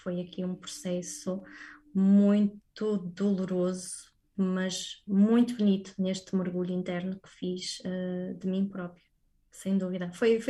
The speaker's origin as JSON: {"language": "Portuguese", "town": "Póvoa de Varzim", "region": "Porto", "country": "Portugal", "tie": "born or raised there", "said": "de facto a minha infância foi muito passada na Póvoa de Varzim, por exemplo, Vila de Conde."}